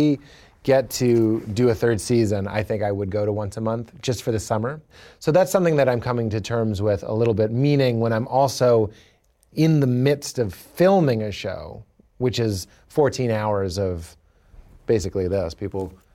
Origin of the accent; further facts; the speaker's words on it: New Brunswick, New Jersey, United States; growing up in New Brunswick, two Jersey jokes, I don't know why. But I want to be clear, I love New Jersey.